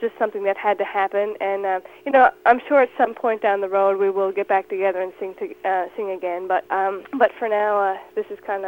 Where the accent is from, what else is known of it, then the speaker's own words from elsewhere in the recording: Newfoundland and Labrador, Canada; Well, I mean, we grew up in Newfoundland, which is a very Celtic place